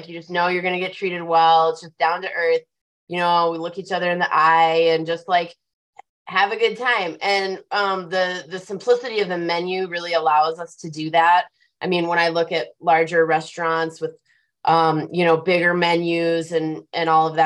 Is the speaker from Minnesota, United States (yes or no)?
yes; Minnesota, United States; now in Colorado, United States; I really wanted to bring like 1,000 square feet of my hometown to Colorado, you know, kind of selfishly so that I could hang out. Yeah. Sort of in Minnesota, but with better weather.